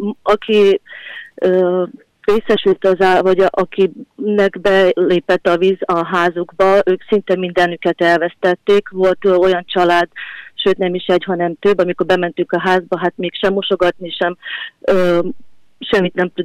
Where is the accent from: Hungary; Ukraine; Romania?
Ukraine; Zakarpattia Oblast; mivel én Kárpátaljáról származok